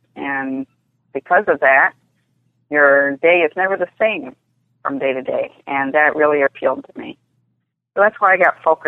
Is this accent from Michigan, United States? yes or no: yes; Michigan, United States; now in Maryland, United States; I held a pari-mutuel teller's license after I moved here to Maryland. I grew up in Michigan.